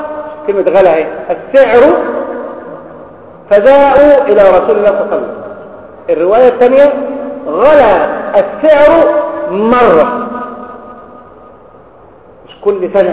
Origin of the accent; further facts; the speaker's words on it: Egypt; وطبعا عندنا في مصر حدث ولا حرج عن فيروس سي